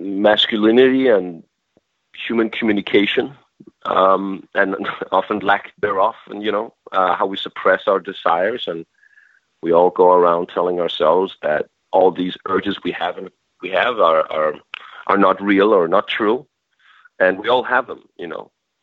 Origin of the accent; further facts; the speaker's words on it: Denmark; English is a second language; I come from one of the most feminist progressive countries in the world. I come from Denmark and Scandinavia